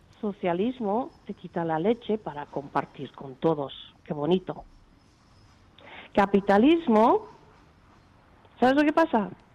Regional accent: United States; Esto es horrible lo que ha creado el señor Trump en mi país.

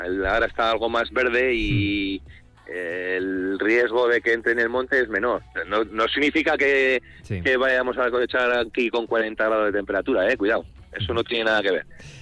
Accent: Treviño, Castile and León, Spain; yo soy de Treviño

